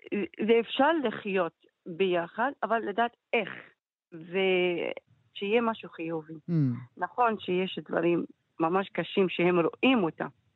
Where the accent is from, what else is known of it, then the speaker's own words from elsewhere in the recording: Jerusalem, Jerusalem District, Israel; אז גדלתי בכפר, אנחנו אחד מכיר את השני